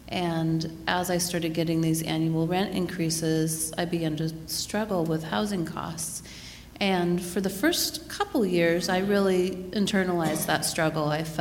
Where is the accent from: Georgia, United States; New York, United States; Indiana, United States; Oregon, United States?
Oregon, United States; Gales Creek; also born or lived in Sherwood / Portland; I was born and raised in the Portland metro area. I actually spent my childhood in Gales Creek, which is out past Forest Grove, and my youth in Sherwood. And I have lived in Portland continuously since 1988.